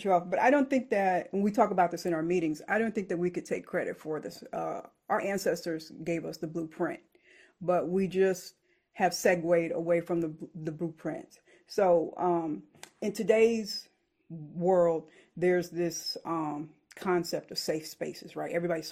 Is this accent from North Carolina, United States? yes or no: yes; Winston-Salem, North Carolina, United States; born there; I was born in Winston-Salem, North Carolina, so I can run my mouth.